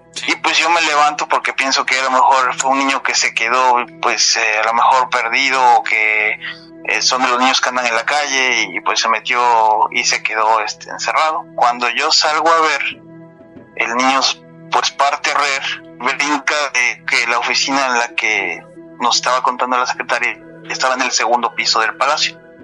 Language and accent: Spanish; Orizaba, Veracruz, Mexico; now in Monterrey, Mexico; Bueno, soy de Orizaba, Veracruz.